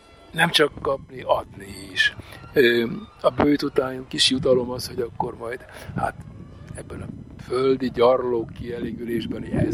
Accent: Slovakia; felvidéki származású vagyok amúgy

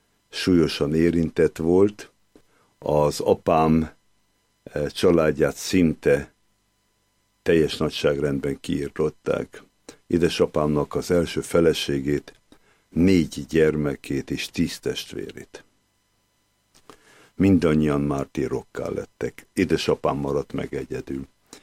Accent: Szabolcs-Szatmár-Bereg, Hungary; born there; 1948-ban születtem Szabolcs-Szatmár Bereg megyei két nagyközséget említenék meg, az első Csenger, a másik Tarpa. Az édesapám családja generációkon keresztül Csengerben élt, az édesanyámé pedig Tarpán.

